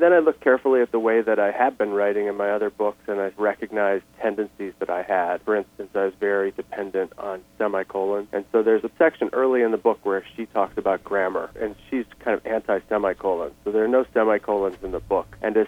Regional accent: Utah, United States; I'll be talking about growing up in Utah.

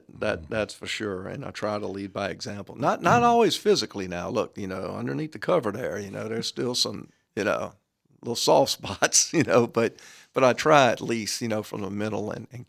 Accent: Baton Rouge, Louisiana, United States; I visited my street I grew up on, Cannon Street.

